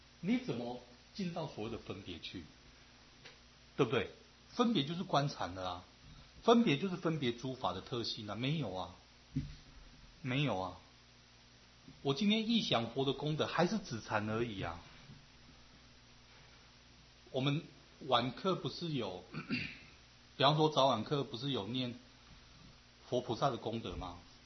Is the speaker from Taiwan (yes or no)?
yes; Taiwan; 北传比较不重这一块，我们台湾人比较不重这一块。